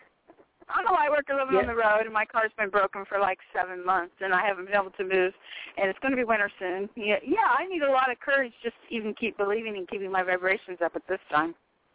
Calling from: California, United States; in California.

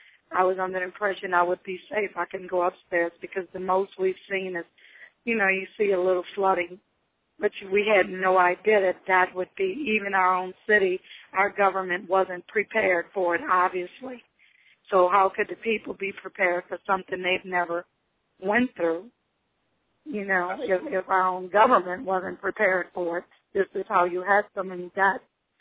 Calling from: Metairie, Louisiana, United States; Right now I'm in Metairie, Louisiana. Hard to stay away from home.

